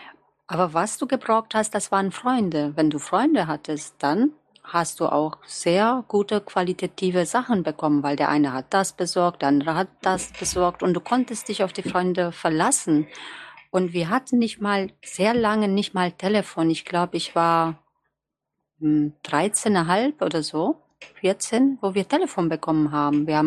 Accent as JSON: {"language": "German", "country": "Romania", "lives_now": "Germany", "said": "ich komme aus Rumänien, ich glaube, viele von euch wissen das. Und es waren andere Zeiten in meiner Jugendzeit, was ich erlebt habe."}